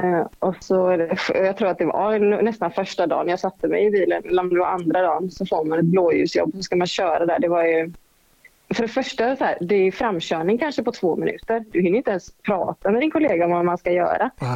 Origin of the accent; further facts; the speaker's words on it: Gothenburg, Västra Götaland County, Sweden; jag spelade mycket på att jag var från Göteborg